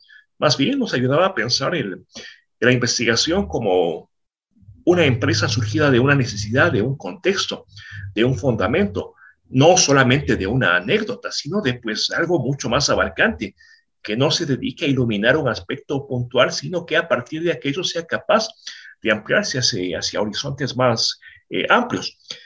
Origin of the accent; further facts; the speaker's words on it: Riobamba, Chimborazo, Ecuador; yo soy oriundo de Riobamba, provincia de Chimborazo